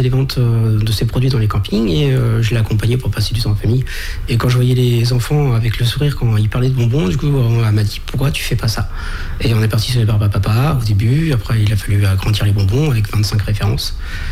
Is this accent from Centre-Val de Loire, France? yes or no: yes; Tours, Centre-Val de Loire, France; Alors moi, je suis originaire de Tours. Et en 2007, je suis venu en Vendée pour trouver du travail.